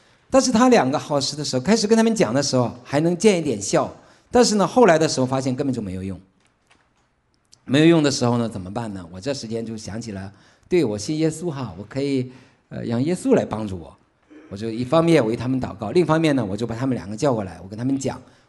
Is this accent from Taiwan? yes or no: no; Shandong, China; 我是从国内来的。那个今天呢，我能够站在这里，在父亲节这个日子里面，能够在这里为神做见证，我真的是何等的感恩。首先我自我介绍一下，我是来自于山东的